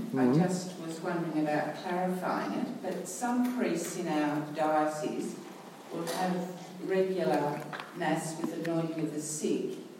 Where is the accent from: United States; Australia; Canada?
Australia; I'm from Australia.